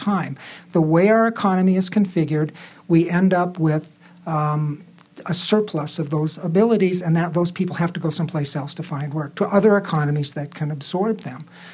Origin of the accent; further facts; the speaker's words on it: South Dakota, United States; I'm from South Dakota, and one of the things I know about growing up in South Dakota